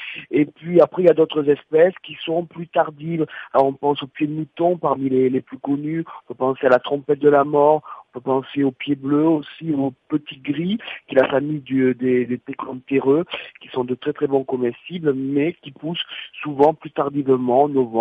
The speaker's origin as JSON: {"language": "French", "town": "Montauban", "region": "Occitanie", "country": "France", "tie": "born there", "said": "Je suis né à Montauban, donc c'est pour ça que je connais un petit peu le coin."}